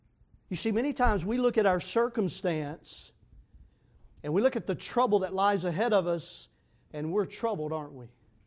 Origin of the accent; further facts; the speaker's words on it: Manchester, Tennessee, United States; New Union Baptist Church where I grew up in Manchester, Tennessee and got saved as a little boy.